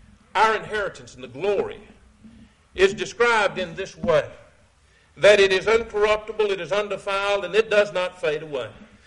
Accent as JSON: {"language": "English", "region": "Georgia", "country": "United States", "tie": "born or raised there", "said": "but I was raised in Georgia"}